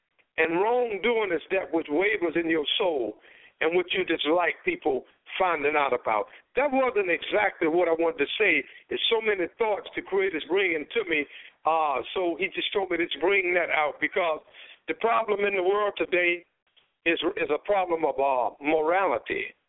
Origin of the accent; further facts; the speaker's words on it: Durham, North Carolina, United States; Well, I'm from the South, and in my neighborhood called Haiti, in Durham, North Carolina, we had, just in the neighborhood, there wasn't no farm, but you would have thought you was on a farm because we grew our own food